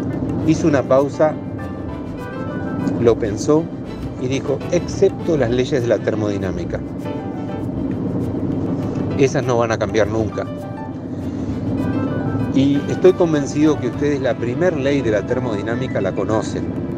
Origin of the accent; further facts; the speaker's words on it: Uruguay; soy médico uruguayo.